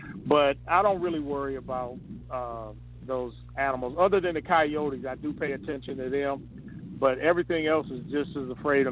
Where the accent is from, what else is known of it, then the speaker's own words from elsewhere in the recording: Chicago, Illinois, United States; I grew up on Southside Chicago.